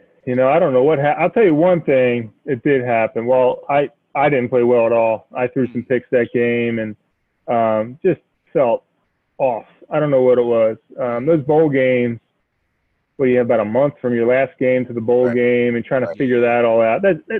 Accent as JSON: {"language": "English", "region": "Pennsylvania", "country": "United States", "tie": "born or raised there", "said": "But as a guy growing up in Pennsylvania, it took me a few years to appreciate the Virginia Tech rivalry."}